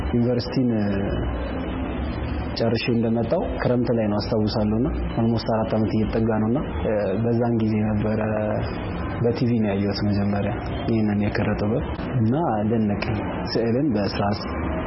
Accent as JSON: {"language": "Amharic", "region": "Addis Ababa", "country": "Ethiopia", "tie": "born or raised there", "said": "ተወልጄ ያደኩት አዲስ አበባ ነው።"}